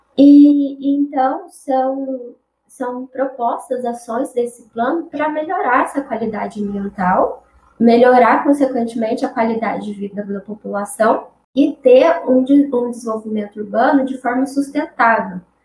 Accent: Brasópolis, Minas Gerais, Brazil; Eu sou de Brasópolis, estou trabalhando aqui em Itajubá

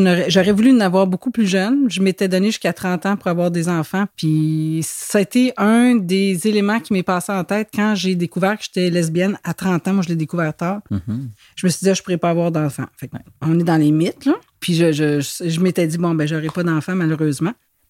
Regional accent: Montreal, Quebec, Canada; moved away as an adult; now in Gaspé, Canada; j'ai 52 ans, puis ça fait 22 ans cette année que je suis ici. Je viens de Montréal

